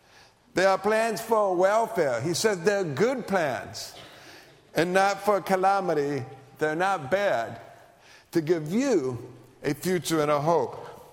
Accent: North Carolina, United States; We're from North Carolina, and I'll get to that in a little bit, too.

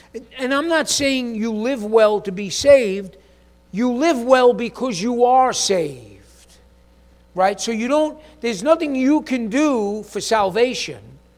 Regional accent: New York City, New York, United States; Harlan's from Minnesota, I'm from New York City, right?

